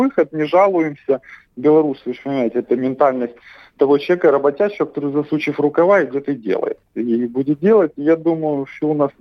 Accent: Crimea, Ukraine; Я с детства понимал, что я хоть и крымчанин, и живу в Крыму, но я все-таки белорус

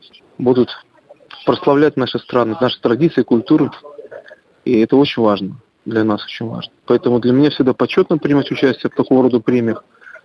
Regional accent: Belarus; мы, белорусы и русские, мы единый народ.

